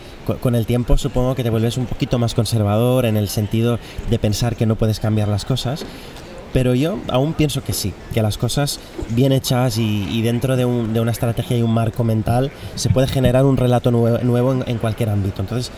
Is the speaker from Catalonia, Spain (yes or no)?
yes; Girona, Catalonia, Spain; no, yo soy de Girona.